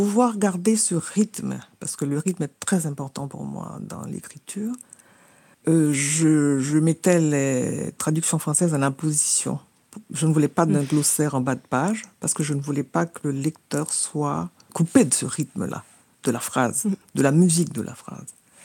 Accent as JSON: {"language": "French", "country": "Haiti", "said": "Particulièrement quand je viens d'Haïti, je sais que c'est la troisième révolution des temps modernes."}